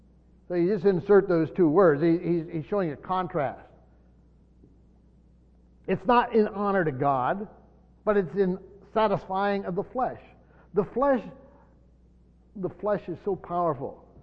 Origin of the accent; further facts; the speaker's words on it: Pennsylvania, United States; I grew up in a small town, you know where I Shikshini. We had a little Baptist church in my hometown.